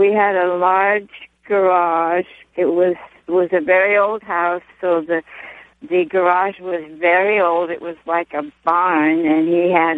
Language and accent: English; Los Angeles, California, United States; born or raised there